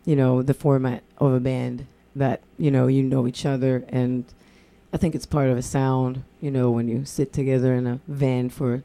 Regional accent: Haifa, Haifa District, Israel; English is a second language; I'm from Israel, from Haifa.

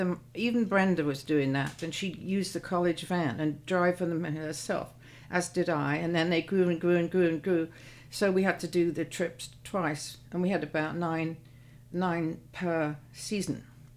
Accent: England, United Kingdom; So she knew what I'm English. I don't know Iowa.

